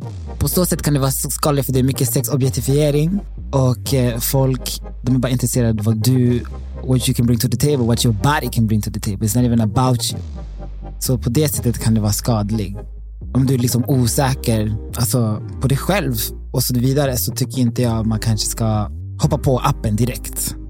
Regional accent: Enköping, Uppsala County, Sweden; Han bodde i Enköping. Jag är från Enköping.

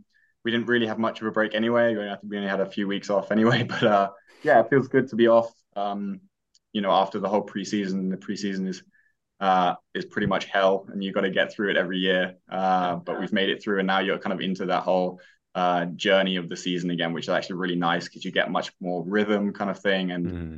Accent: London, United Kingdom; also born or lived in Nuremberg, Germany; I grew up in London. I went through kind of youth academies in England.

